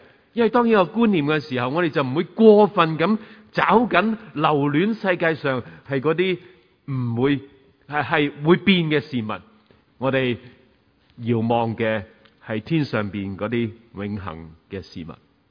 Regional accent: New Territories, Hong Kong; 我都试过由乡下搬出来醒住，你知道我在新界长大，咁啊容易適應一啲喎

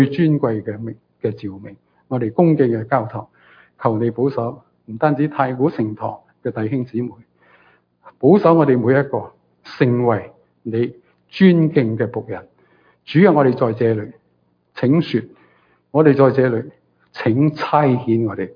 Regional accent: Ningbo, Zhejiang, China; 我哋宁波人叫爹爹

